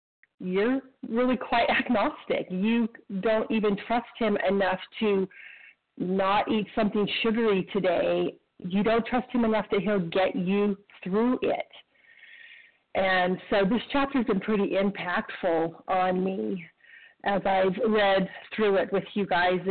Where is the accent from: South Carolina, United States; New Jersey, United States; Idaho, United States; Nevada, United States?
Idaho, United States; I'm from Idaho, but calling from Scottsdale, Arizona for a few months. We spend the winters here, and we'll be heading back to Idaho soon.